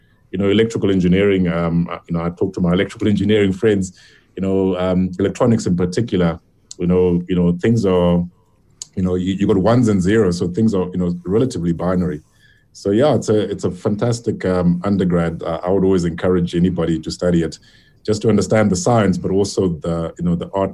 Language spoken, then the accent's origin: English; Harare, Zimbabwe; moved away as an adult; now in Cape Town, South Africa; Yes, I was born in Zimbabwe. I was born in Harare, actually. And, you know, pretty much did my primary and high school, you know, education there. But came to Cape Town in the very, very early 90s